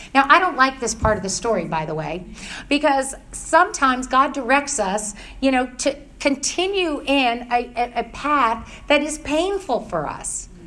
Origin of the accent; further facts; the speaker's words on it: New York, United States; I always had the excuse, I'm Italian, I'm emotive, I'm from New York, you know, and that's just who I am.